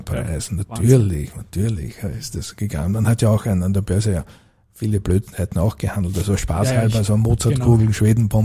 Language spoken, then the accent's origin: German; Burgenland, Austria; Ich bin also in der Blasmusik also groß geworden, war dann also auch also bei uns im dörflich, kann man es im Mittleren Burgenland, also als Obmann tätig.